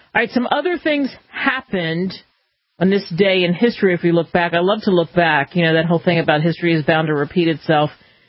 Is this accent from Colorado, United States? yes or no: no; Philadelphia, Pennsylvania, United States; I grew up in Philadelphia, so I've said this story before. How many times have I walked by the Liberty Bell in my life, or Ben Franklin's grave growing up